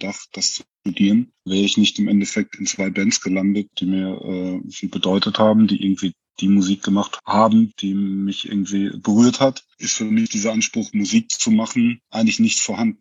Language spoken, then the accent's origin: German; Weinheim, Baden-Württemberg, Germany; Ich bin in Weinheim geboren, komme aus dem Odenwald, aus dem angrenzenden.